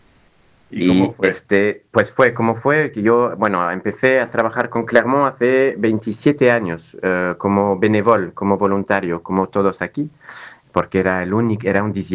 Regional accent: United Kingdom; now in France; soy británico, pero llevo viviendo en Francia desde hace muchos años

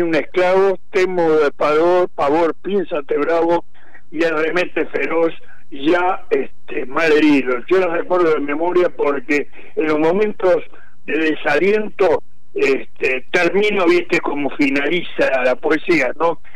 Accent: Argentina; y yo soy argentino.

